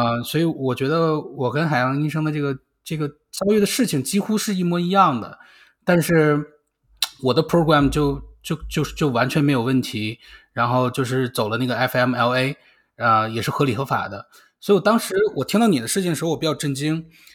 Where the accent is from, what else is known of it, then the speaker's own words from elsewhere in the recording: China; 我觉得整体来讲我们中国人的这个性格其实非常的不利